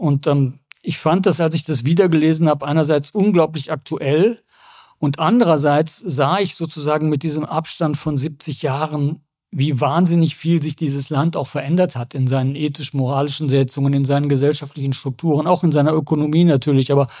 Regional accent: Germany; Also für uns als Deutsche das Dramatischste in der Hinsicht ist natürlich die Katastrophe des Zweiten Weltkriegs

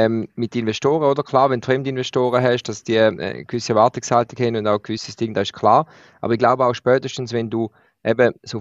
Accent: Switzerland; etwas, was bei uns in der Schweiz oder mit vielen KMUs etwas ist

